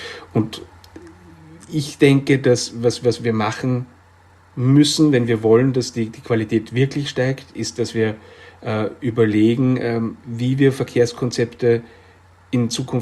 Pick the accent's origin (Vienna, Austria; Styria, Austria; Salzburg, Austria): Vienna, Austria; Und ich empfinde Wien als meine Heimatstadt